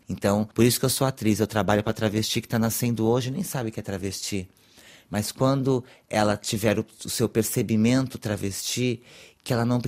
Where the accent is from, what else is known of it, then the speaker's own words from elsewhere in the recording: Brazil; Porque a travesti é uma identidade latino-americana, eu sou brasileira.